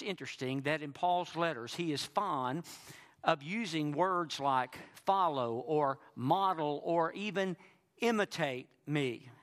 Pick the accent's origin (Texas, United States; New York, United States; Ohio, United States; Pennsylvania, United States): Texas, United States; Mount Pleasant; I said, well, I'm from Mount Pleasant, Texas. He said, that's East Texas. Northeast Texas, isn't it? I said, yes, sir.